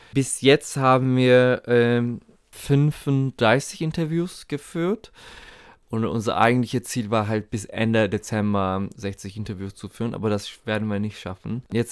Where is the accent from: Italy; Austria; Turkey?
Turkey; now in Berlin, Germany; ich komme aus der Türkei. Ich bin jetzt seit erst 9 Jahren in Berlin.